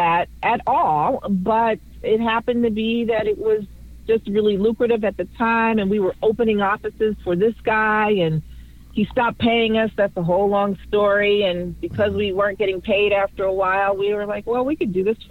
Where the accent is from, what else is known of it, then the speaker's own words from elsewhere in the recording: Chicago, Illinois, United States; also born or lived in Washington, D.C.; I grew up in Chicago, but then I lived in D.C. for a long time as well, maybe 12, 13 years.